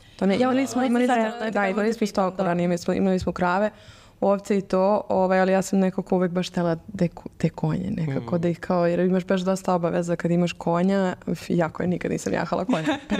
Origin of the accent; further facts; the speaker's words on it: Belgrade, Serbia; Ja sam iz Beograda.